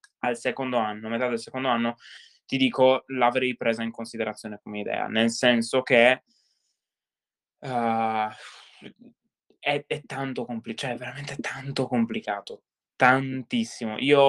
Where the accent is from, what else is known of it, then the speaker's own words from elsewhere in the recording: Sardinia, Italy; moved away as an adult; io me ne sono andato dalla Sardegna, me ne sono andato da casa, sono andato a vivere da solo grazie all'università